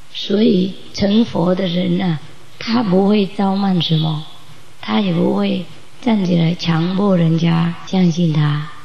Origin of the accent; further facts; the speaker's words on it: China; 我们中国人说皇天不负苦心